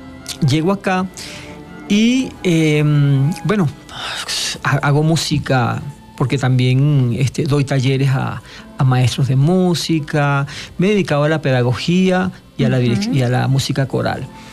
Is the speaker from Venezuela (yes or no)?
yes; Venezuela; now in Mexico; yo, como puedes escuchar, yo no soy mexicano. Uh-huh. Soy venezolano.